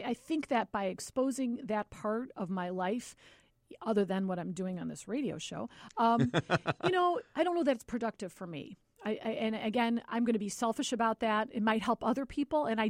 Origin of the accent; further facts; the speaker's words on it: Berwyn, Illinois, United States; I was a kid from Berwyn, so I wanted to make